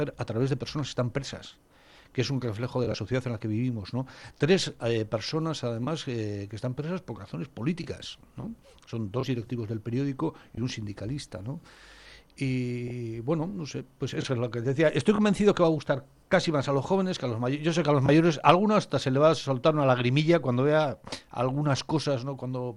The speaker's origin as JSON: {"language": "Spanish", "region": "Basque Country", "country": "Spain", "said": "como periodistas, como personas, como ciudadanos vascos"}